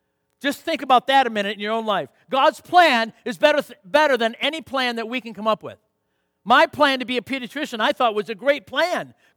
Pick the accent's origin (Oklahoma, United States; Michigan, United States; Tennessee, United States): Michigan, United States; Saginaw; the reason we moved back to the Michigan, and I'm from Saginaw originally